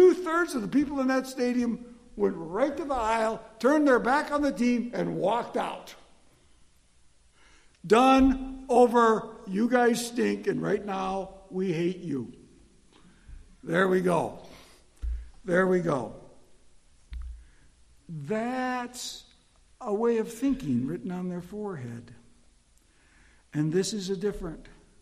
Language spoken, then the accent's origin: English; Chicago, Illinois, United States; because I grew up in Chicago, and the Chicago Bears haven't been good for 40 years.